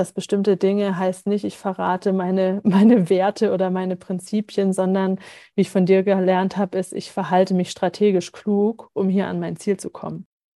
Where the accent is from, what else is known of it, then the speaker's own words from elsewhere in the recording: Germany; ich komme aus Deutschland, ich bin hier mit den Gepflogenheiten sozialisiert